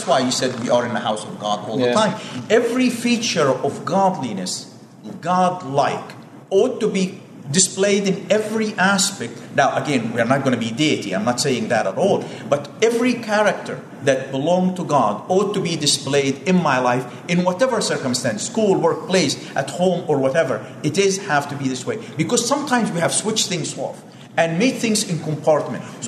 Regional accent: United States; I'm an American, because my accent, my loud voice, the way I conduct myself

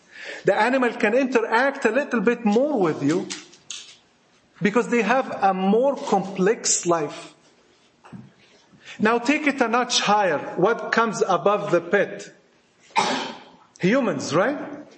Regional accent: Egypt; accent: Egyptian; Forgive my Egyptian accent.

